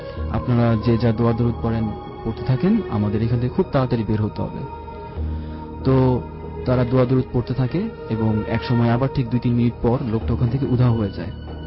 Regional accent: Dhaka, Dhaka Division, Bangladesh; আমি এসেছি ধানমন্ডির জিগাতলা থেকে, আমি আমেরিকান ইন্টারন্যাশনাল ইউনিভার্সিটি এআইইউবিতে বিবিএ ডিপার্টমেন্টে পড়ছি।

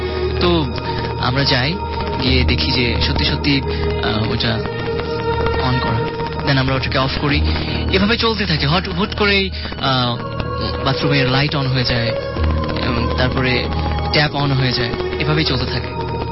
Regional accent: Dhaka, Dhaka Division, Bangladesh; ধানমন্ডি থেকে এসেছি।

